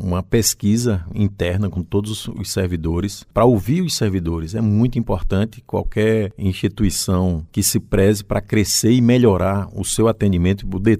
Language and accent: Portuguese; Paraíba, Brazil; como paraibano a gente tem que trabalhar para poder melhorar o que é nosso